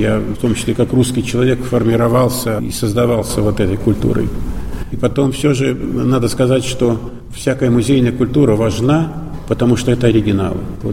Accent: Russia; Эрмитаж – это для меня это главное место у меня на родине, в России.

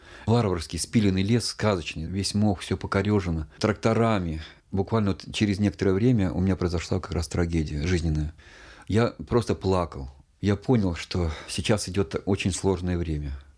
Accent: Vypolzovo, Tver Oblast, Russia; Я родился в Тверской области, в Балаговском районе, в поселке Выползу. Мама моя тверская, папа у меня из Соликамска, с Урала.

